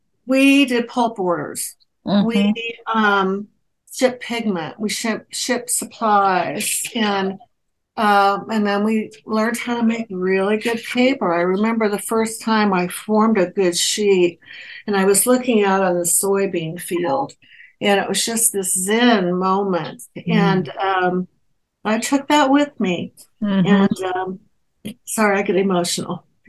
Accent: Kansas City, Missouri, United States; And so I moved into the house I grew up in Kansas City. It was in the inner city. It was on 12th and Hardesty. I was the fourth generation.

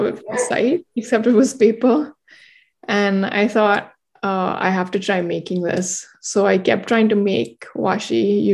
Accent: Delhi, India; I grew up in Delhi, mm-hmm. in India, mm-hmm. And spent most of my growing up years there.

